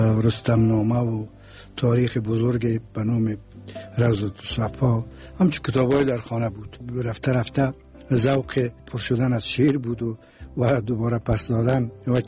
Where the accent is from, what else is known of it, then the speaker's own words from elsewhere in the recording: Mazar-i-Sharif, Balkh, Afghanistan; born there; بنده در سال 1329 در شهر مزار شریف در یک خانواده باسواد به دنیا آمدیم.